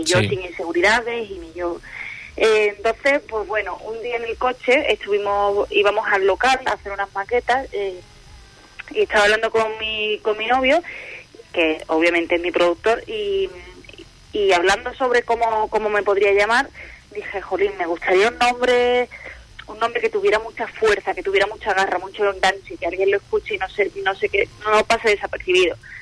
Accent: Andalusia, Spain; yo soy de Cádiz, bueno, soy de un pueblo de Cádiz, pero yo estudié la carrera en Sevilla.

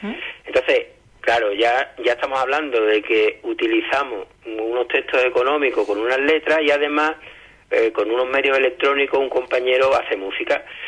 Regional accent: Morón de la Frontera, Andalusia, Spain; lo que hicimos con un amigo que es músico de mi pueblo, de Morón de la Frontera

